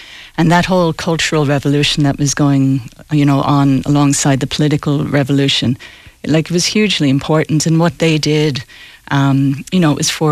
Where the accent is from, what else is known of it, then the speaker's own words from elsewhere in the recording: United States; Yeah, we're both from the States.